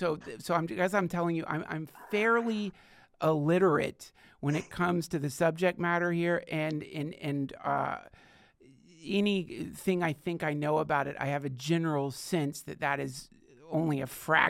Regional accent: North Carolina, United States; You got the message I got growing up in Western North Carolina.

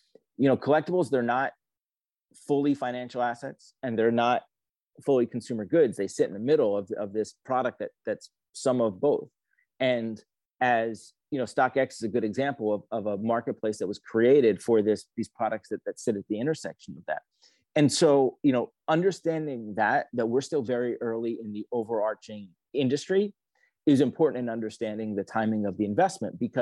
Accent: Philadelphia, Pennsylvania, United States; You know, I'm from Philadelphia.

